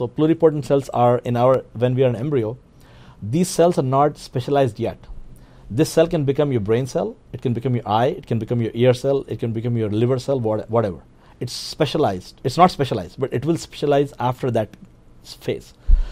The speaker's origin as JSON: {"language": "English", "country": "India", "tie": "born or raised there", "moved": "as an adult", "lives_now": "United States", "said": "Well, I grew up in India. I came to the US when I was 25 years of age, about 15 years ago."}